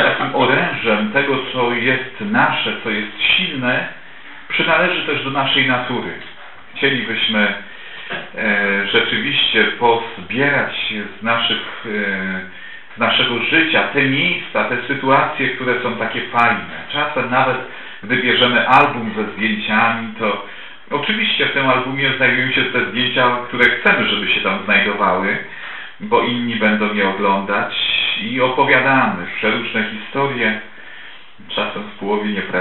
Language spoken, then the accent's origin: Polish; Opole Voivodeship, Poland; pochodzę z małej wioski na Opolszczyźnie, no i co im to powie, nie?